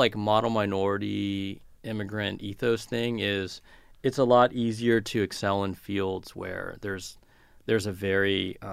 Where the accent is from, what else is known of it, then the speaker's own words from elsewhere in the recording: California, United States; when I was a kid and growing up in California, everything like New York publishing, magazines, all these things, they just seemed like a million miles away.